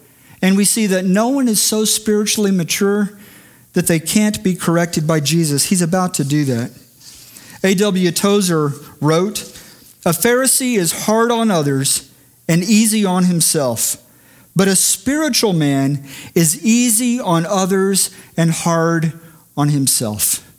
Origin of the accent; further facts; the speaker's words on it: Houston, Texas, United States; So growing up in Houston, this event was taking place, and a friend and my younger brother, we went